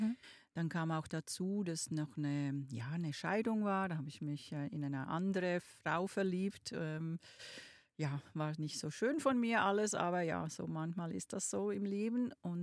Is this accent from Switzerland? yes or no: yes; Obwalden, Switzerland; accent: Swiss; Ich bin aus der Urschweiz. Ich bin richtige Kanton Obwalden, also wirklich aus einem der Urkantone.